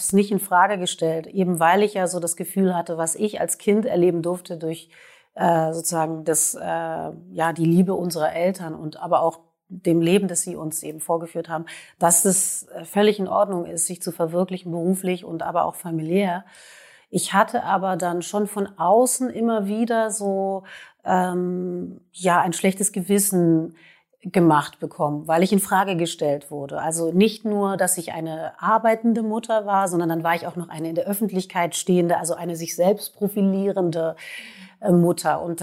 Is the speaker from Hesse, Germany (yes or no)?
no; Berlin, Germany; Ich bin ja in Berlin geboren und aufgewachsen